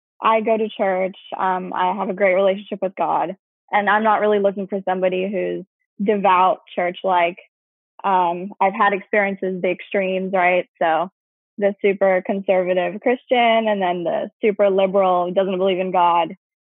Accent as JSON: {"language": "English", "town": "Dallas", "region": "Texas", "country": "United States", "said": "I'm 22 from Dallas."}